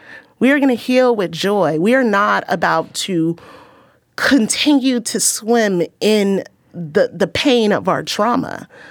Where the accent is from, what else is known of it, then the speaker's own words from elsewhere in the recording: Los Angeles, California, United States; I grew up in South Central Los Angeles.